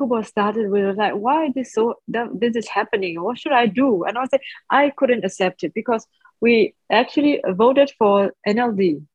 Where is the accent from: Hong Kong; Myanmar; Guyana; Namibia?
Myanmar; English is a second language; I'm from Myanmar. I'm 33 years old.